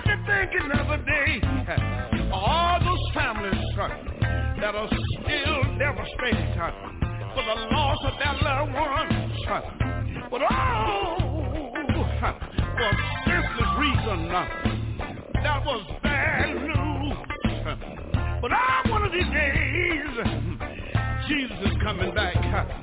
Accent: Houston, Texas, United States; Think about my hometown in Houston, Texas.

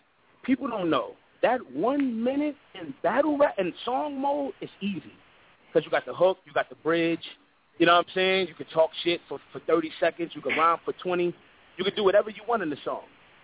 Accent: Harlem, New York, United States; So nigga, I couldn't lose, nigga. I'm from Harlem.

